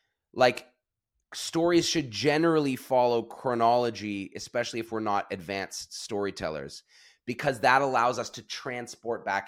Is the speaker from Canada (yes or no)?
yes; Canada; As a Canadian, I default to modesty.